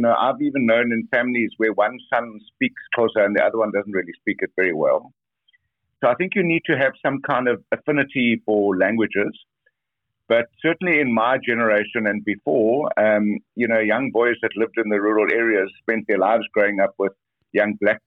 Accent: Bedford, Canada; I was born in Bedford. Yeah, I was a sixth generation born on our family farm, on the same farm.

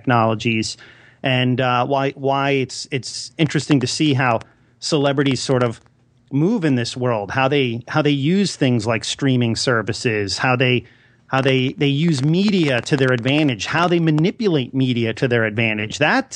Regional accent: Philadelphia, Pennsylvania, United States; also born or lived in New York; I grew up, I grew up in Philadelphia, but I lived in New York for a majority of my life.

